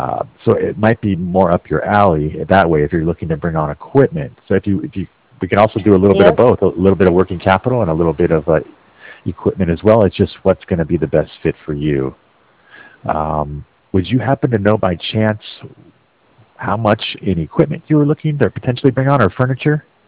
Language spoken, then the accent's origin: English; Los Angeles, California, United States; I grew up in Los Angeles, very familiar.